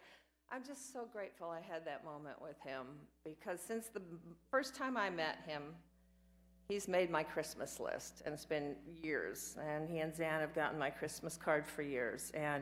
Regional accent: Iowa, United States; I was a little girl growing up in Iowa. I had a beautiful home and a beautiful family.

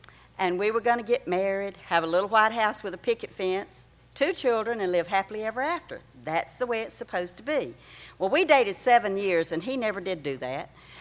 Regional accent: Georgia, United States; She was telling you I was from Georgia, but you knew it as soon as I opened my mouth, didn't you?

